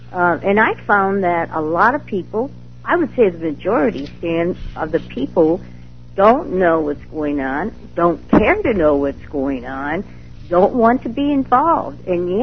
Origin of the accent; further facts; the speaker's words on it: Pittsburgh, United States; I was born in Pittsburgh in upstate New York, raised there practically